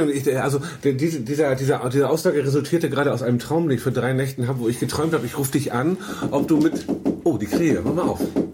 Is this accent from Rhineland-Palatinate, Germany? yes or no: no; Hamburg, Germany; Ich bin Hamburger, Alter. Und ich liebe Berlin trotzdem, aber trotzdem liebe ich auch Hamburg.